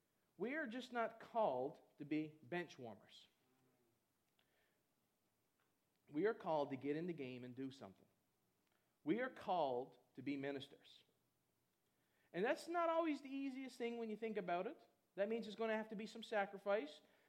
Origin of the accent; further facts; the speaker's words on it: Newfoundland and Labrador, Canada; Yeah, I'm from Newfoundland, and so there's lots of beaches, and there's lots of sand around there in places, man.